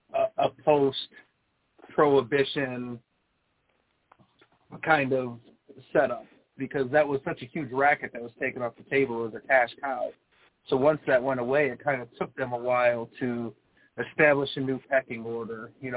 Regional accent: Michigan, United States; Growing up in the Detroit area, financially challenged

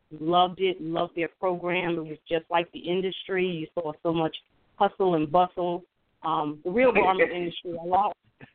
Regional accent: Nyack, New York, United States; also born or lived in Harlem, United States; now in Memphis, United States; I was born in Harlem, New York, and okay. I was raised in Nyack, Rockland County, New York. Beautiful Rockland County, and I owe a lot to Rockland.

